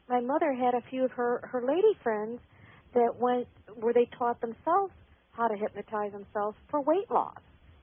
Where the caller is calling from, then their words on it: Cocoa Beach, Florida, United States; I'm calling from Florida.